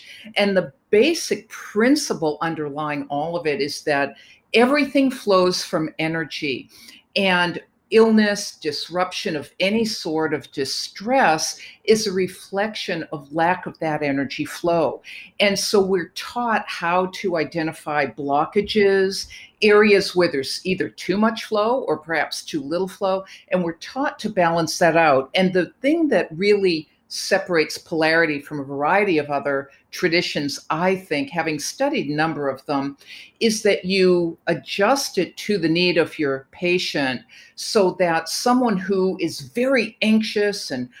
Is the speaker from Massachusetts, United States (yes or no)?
yes; Boston, Massachusetts, United States; As you can tell, I'm from Boston, from a very academic and scientific family.